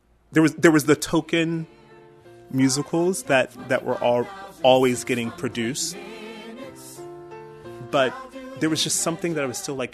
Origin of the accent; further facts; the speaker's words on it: Anderson, South Carolina, United States; Growing up in Anderson, South Carolina, a little queer boy that was a singer in the church, right?